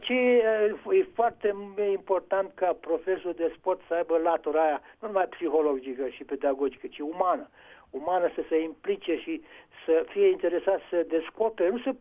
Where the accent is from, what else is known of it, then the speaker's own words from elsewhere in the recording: Brașov, Brașov County, Romania; eu sunt brașovean